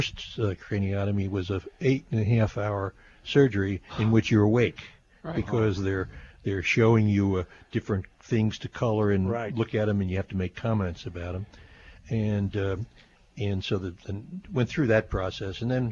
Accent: Philadelphia, Pennsylvania, United States; Sure, I grew up in Philadelphia.

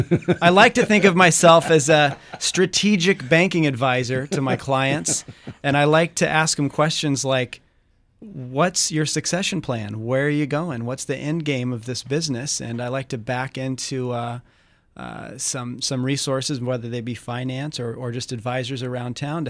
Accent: Midwest, United States; also born or lived in Okinawa, Japan; I'm from the Midwest.

